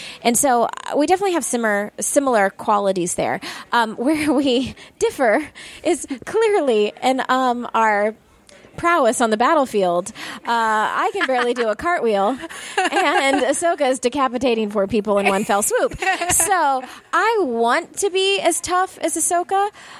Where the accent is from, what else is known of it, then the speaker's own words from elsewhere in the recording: Orlando, Florida, United States; because I grew up in Orlando.